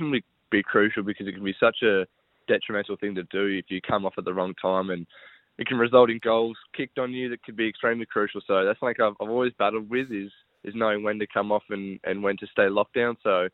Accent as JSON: {"language": "English", "town": "Perth", "region": "Western Australia", "country": "Australia", "tie": "born or raised there", "said": "Yeah, been in Perth my whole life. Used to live up in the hills with Dad in what we call Gooseberry Hill or Kalamunda."}